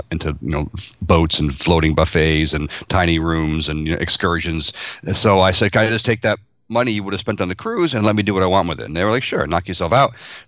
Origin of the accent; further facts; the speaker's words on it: New York, United States; Yeah, I'm Italian American, you know, from a big New York family, and I grew up, you know, with all the trappings of Italian Americana